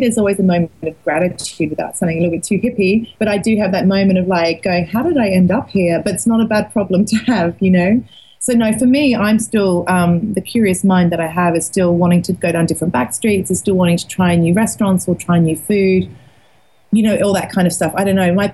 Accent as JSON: {"language": "English", "country": "Australia", "tie": "born or raised there", "lives_now": "Florence, Italy", "said": "I mean, I grew up in Australia"}